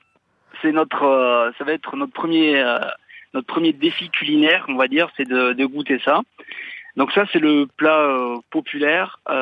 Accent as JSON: {"language": "French", "region": "Nouvelle-Aquitaine", "country": "France", "said": "puisque je suis du Pays Basque et mon ami de la Bretagne, on est très attaché au Grand Ouest"}